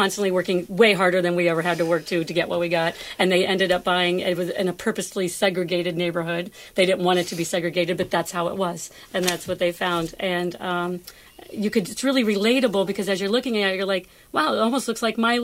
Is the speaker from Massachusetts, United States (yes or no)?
no; Ohio, United States; they buy a house that looks like the house I grew up in the Midwest in Ohio.